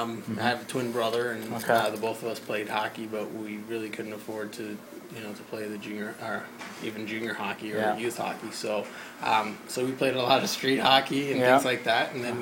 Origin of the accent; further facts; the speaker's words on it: Stoughton, Massachusetts, United States; Stoughton, Mass.